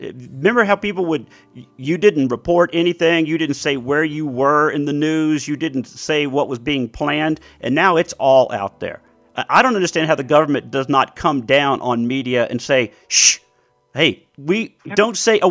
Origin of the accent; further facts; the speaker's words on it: United States; How come we, as American citizens, just went, you know, no, we should calm it down.